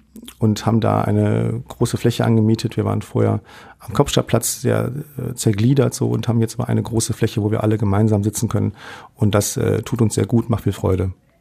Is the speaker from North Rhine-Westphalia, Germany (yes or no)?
yes; Duisburg, North Rhine-Westphalia, Germany; now in Essen, Germany; ich bin in Duisburg aufgewachsen